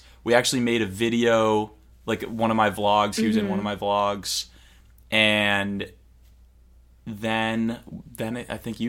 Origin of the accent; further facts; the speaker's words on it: Cape Cod, Massachusetts, United States; But, okay, so I'm from Cape Cod, Massachusetts.